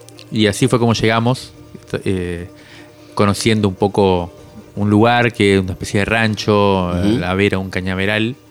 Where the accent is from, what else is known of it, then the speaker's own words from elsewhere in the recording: Cuba; como me crié en Cuba, conocía la Sierra Maestra.